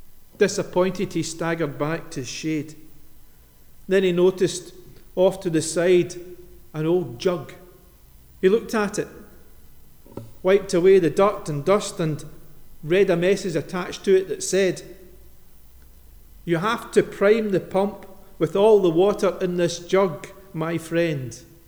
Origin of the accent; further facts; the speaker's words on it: Scotland, United Kingdom; We're Scottish. We like to think that we're in control of our lives and that we call all the shots.